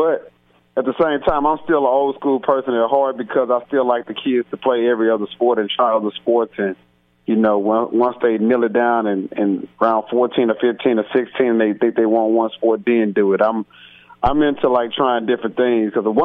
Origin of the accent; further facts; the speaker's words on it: Houston, Texas, United States; Oh man, I'm from Houston, but I love Atlanta